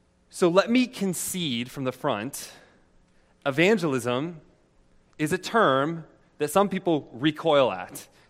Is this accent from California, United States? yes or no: no; Kansas, United States; now in Washington, United States; I live in Washington, D.C. I grew up in Kansas.